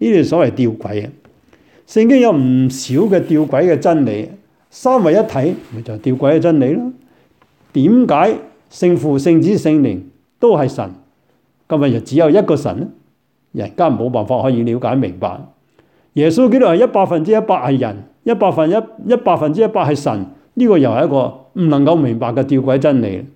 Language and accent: Cantonese; China; 好似我哋中国人所讲啊